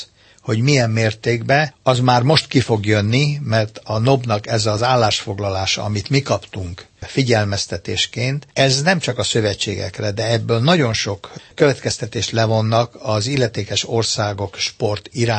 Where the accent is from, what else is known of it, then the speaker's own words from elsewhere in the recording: Hungary; elsősorban magyar vagyok, és ezért az országért én mindent megteszek.